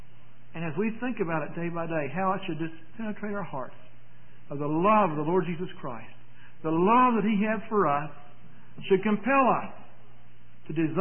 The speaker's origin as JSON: {"language": "English", "region": "West Virginia", "country": "United States", "tie": "born or raised there", "said": "But in my hometown down in West Virginia, it has a population of just a little over 4,000."}